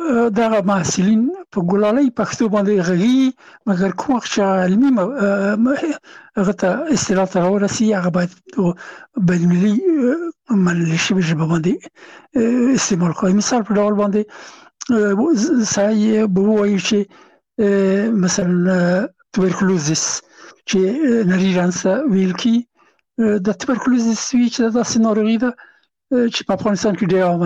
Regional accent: Afghanistan; now in France; زه نه پېژندلم چې زه هم افغان یم

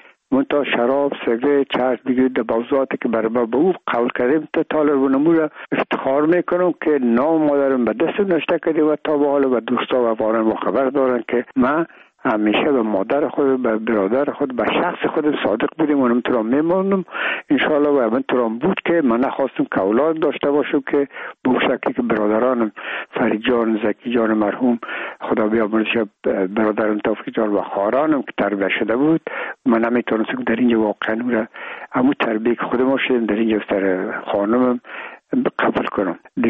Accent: Afghanistan; ما افغان هستیم

